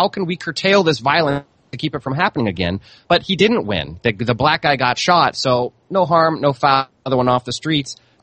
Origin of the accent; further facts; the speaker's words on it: St. Louis, Missouri, United States; I'm from St. Louis, Richard, so I've got lots of friends who live there now